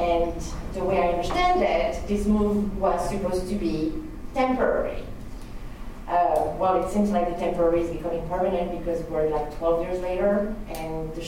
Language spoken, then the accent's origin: English; France; accent: French; English is a second language; I'm sorry first about my accent, I'm from France, okay?